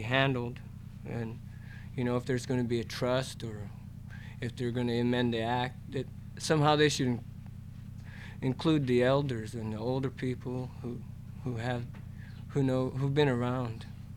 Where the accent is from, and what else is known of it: Alaska, United States